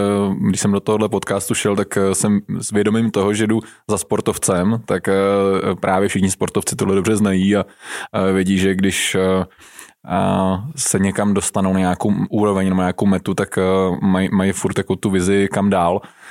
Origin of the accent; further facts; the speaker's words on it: Liberec, Liberec Region, Czechia; já jsem z Liberce, takže každý v Liberci musí začít na běžkách a na lyžích